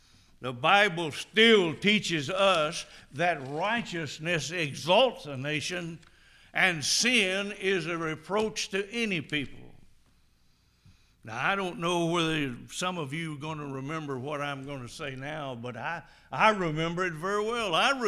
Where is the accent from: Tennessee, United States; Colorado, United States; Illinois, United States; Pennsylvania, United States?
Tennessee, United States; Tiptonville; When I grew up in Tiptonville, Tennessee, there was enough honky-tonks around that place to fill us ton.